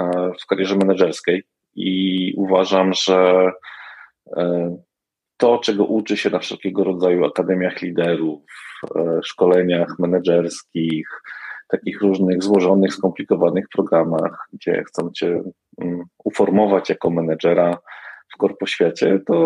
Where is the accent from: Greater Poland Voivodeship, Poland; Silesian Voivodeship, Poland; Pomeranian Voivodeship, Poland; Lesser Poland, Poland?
Pomeranian Voivodeship, Poland; zdawałem tę maturę w Zespole Szkół Łączności w Gdańsku. Także pochodzę z Trójmiasta.